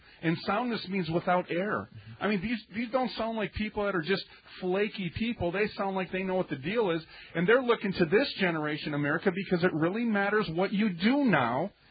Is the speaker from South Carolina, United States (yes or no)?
no; South Dakota, United States; I'm from South Dakota.